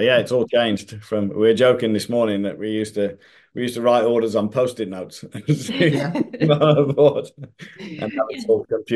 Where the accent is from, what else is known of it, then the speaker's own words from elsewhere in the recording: Birmingham, West Midlands, United Kingdom; I'm actually from the Midlands. So I'm from Birmingham originally, and I went off to join the army